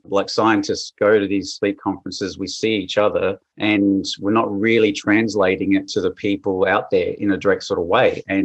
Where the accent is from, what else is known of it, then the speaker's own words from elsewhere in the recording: Adelaide, South Australia, Australia; I am from Adelaide, Australia, and definitely being able to help people in my home state.